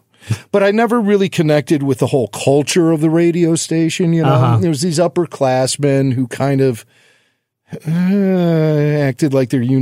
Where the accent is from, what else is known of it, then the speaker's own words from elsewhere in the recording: Northbrook, Illinois, United States; Growing up in Northbrook, I grew up like right on the corner of Northbrook and Glenview.